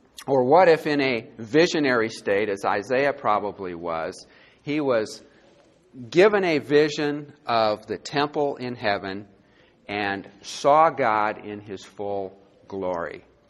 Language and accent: English; Green Bay, Wisconsin, United States; growing up in Green Bay, Wisconsin, even the football players had their names in the phone book.